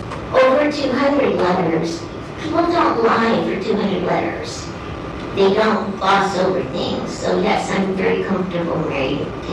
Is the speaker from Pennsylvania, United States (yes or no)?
no; Tucson, Arizona, United States; I grew up in Tucson and have solid relationships with people from all walks of life